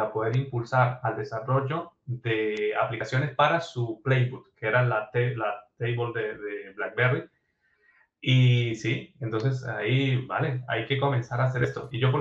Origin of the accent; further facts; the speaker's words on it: San Cristóbal, Táchira, Venezuela; yo en Venezuela, de donde soy, es de una ciudad que es frontera con Colombia, en San Cristóbal, Estado Táchira.